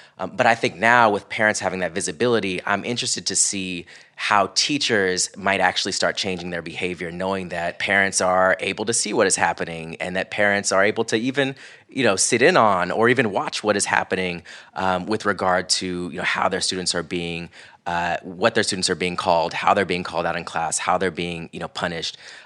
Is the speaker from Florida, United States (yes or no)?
yes; Florida, United States; growing up in Central Florida. I went to a predominantly white elementary school. It was really conservative. It was a private school. I was like one of only a handful of Black kids in the entire, you know, school.